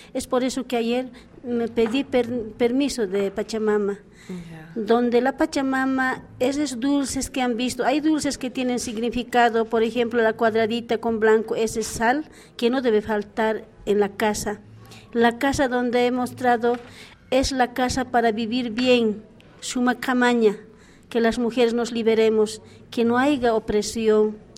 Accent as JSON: {"language": "Spanish", "town": "El Alto", "region": "La Paz", "country": "Bolivia", "said": "Yo vengo de la ciudad del Alto, de la ciudad más combativa contra el neoliberalismo, contra la opresión, contra el neofascista, neonazista"}